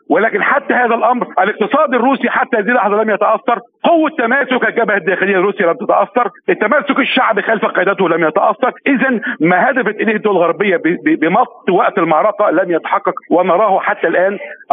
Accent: Egypt; بصفتي مواطن مصري هذا الأمر لا يعنينا

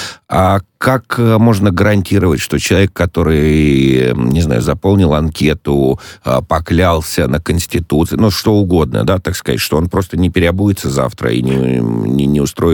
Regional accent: Donetsk Oblast, Ukraine; born there; вот я родился в Донецкой области

